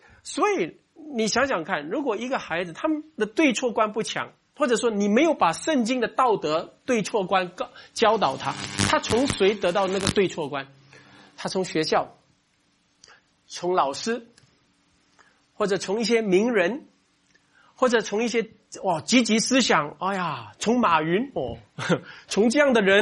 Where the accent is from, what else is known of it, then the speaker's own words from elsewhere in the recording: Singapore; 尤其我们新加坡人，我们这个知法国家没有错